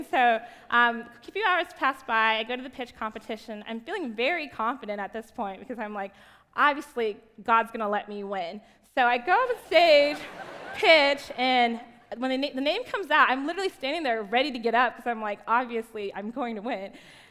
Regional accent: California, United States; now in Cincinnati, United States; Mind you, I'm from Southern California, so no clue about Cincinnati except that … was from Cincinnati.

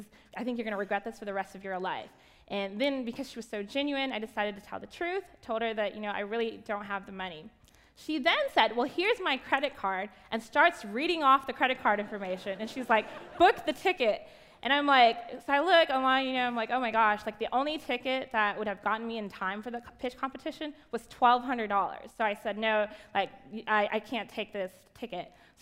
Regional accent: California, United States; now in Cincinnati, United States; Mind you, I'm from Southern California, so no clue about Cincinnati except that … was from Cincinnati.

